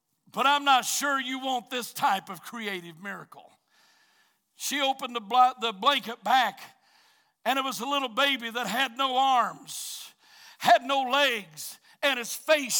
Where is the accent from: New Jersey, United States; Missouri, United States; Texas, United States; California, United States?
Missouri, United States; Branson; born there; I was born in Branson, Missouri. But just because my mom and dad had left the road for a little bit so that I could be born